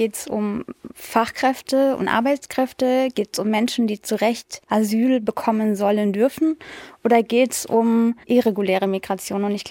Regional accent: Germany; also born or lived in Pakistan; Also für mich war es natürlich nicht so schwer, weil ich bin geborene Deutsche. Meine Mutter ist Deutsche gewesen.

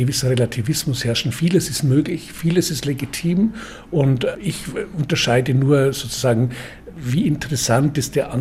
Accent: Regensburg, Bavaria, Germany; ich bin aus Regensburg. Regensburg hatte immer durch seine mittelalterliche Tradition

